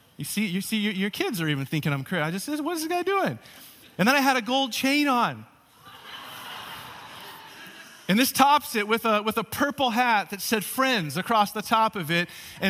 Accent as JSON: {"language": "English", "region": "California", "country": "United States", "said": "And I think it was mentioned that we are from California."}